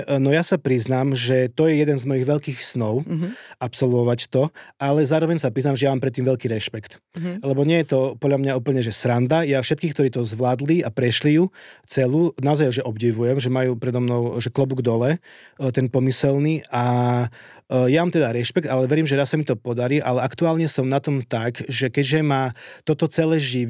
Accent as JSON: {"language": "Slovak", "town": "Kluknava", "region": "Košice Region", "country": "Slovakia", "tie": "born or raised there", "said": "Ja teda pochádzam pôvodom zo Spiša. Obec je, že Kluknava."}